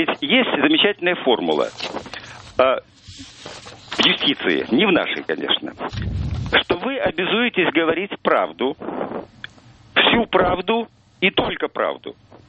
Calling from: Moscow, Russia

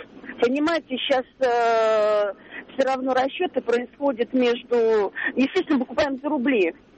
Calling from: Moscow, Russia; я звоню из Москвы.

